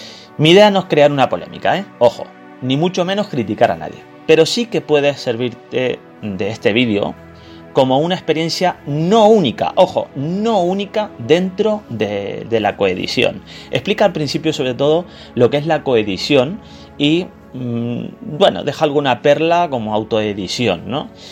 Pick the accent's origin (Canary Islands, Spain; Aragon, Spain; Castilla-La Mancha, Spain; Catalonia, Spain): Canary Islands, Spain; un escritor de mi tierra, de Canarias.